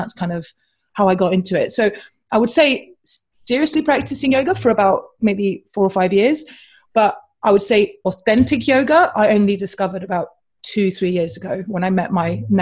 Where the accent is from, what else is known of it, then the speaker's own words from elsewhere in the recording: Bucharest, Romania; English is a second language; moved away; I'm Eastern European. So I grew up in Bucharest in Romania. I'm also half Russian.